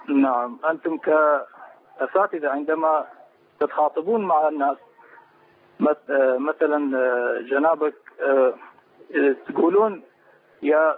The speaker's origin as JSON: {"language": "Arabic", "town": "Erbil", "region": "Kurdistan Region", "country": "Iraq", "said": "طبعا أنا من كردستان العراق، من"}